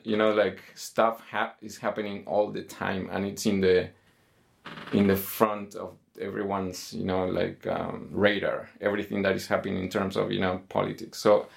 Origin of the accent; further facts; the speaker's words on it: Argentina; growing up in Argentina